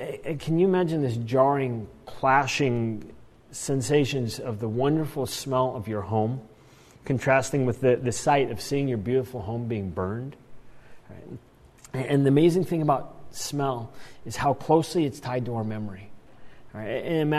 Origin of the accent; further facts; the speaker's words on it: Spokane, Washington, United States; I grew up in Spokane, Washington.